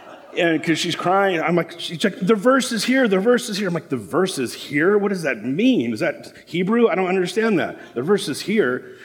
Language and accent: English; Los Angeles, California, United States; I grew up in South LA all my life.